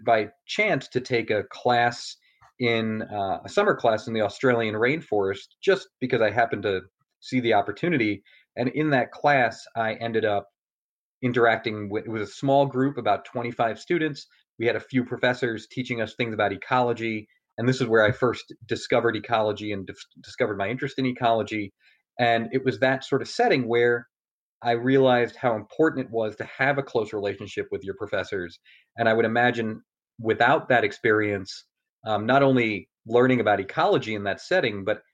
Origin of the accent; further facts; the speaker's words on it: New York, United States; now in Nebraska, United States; I'm originally from New York, and I went to school in New York City, so my parents still live out in Long Island. And I came to Nebraska for graduate school.